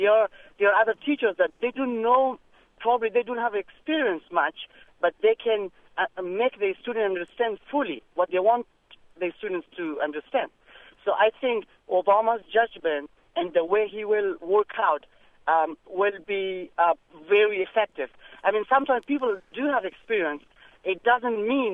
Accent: Afghanistan; now in Arizona, United States; Hi, I am from Afghanistan

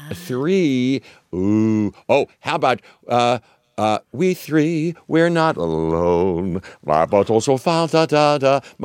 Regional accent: Pittsburgh, Pennsylvania, United States; and I grew up in Pittsburgh, and, you know, it can be tough.

